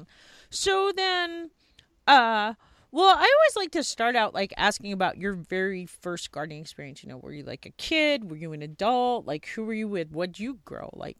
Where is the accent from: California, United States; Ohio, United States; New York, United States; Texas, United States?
New York, United States; now in Montana, United States; I'm in Montana, but I grew up in New York.